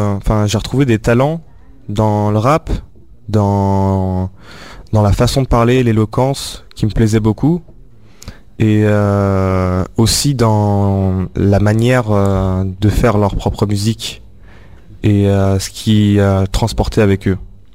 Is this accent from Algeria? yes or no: yes; Algeria; Moi je suis algérien, je veux dire. Je suis algérien.